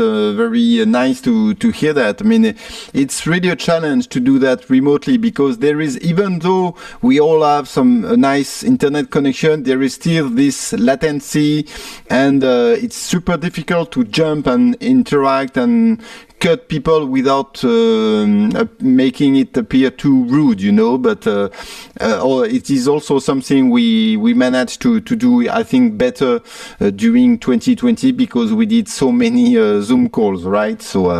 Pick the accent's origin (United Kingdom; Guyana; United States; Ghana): United Kingdom; accent: British; That's because of my sexy British accent, I'm sure.